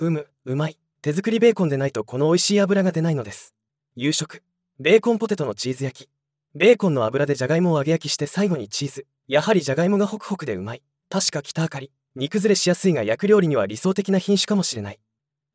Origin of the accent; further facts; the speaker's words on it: Kanto, Japan; 私の地元関東の僻地はいつから噂にすら出てこないので